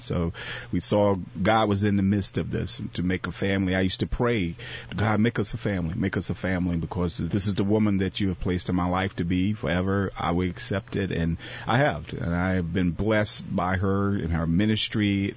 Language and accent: English; Virginia, United States; I grew up in Virginia in the rural part of the state, and I grew up on a farm, tobacco farm